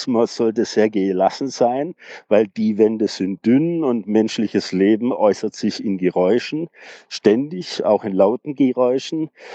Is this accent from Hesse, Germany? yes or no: no; Tübingen, Baden-Württemberg, Germany; Ich bin aus Tübingen, ich fahre gern auf die Schwäbische Alb.